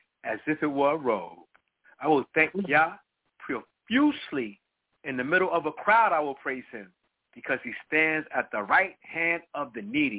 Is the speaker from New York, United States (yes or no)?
yes; New York, United States; I'm from New York. Y'all don't want to see the dark side.